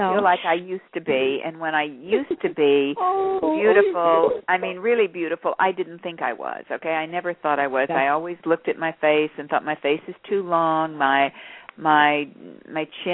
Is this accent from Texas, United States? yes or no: yes; Texas, United States; even though I came from Texas and didn't, you know, and came up there by myself and I was very young, I was pretty independent.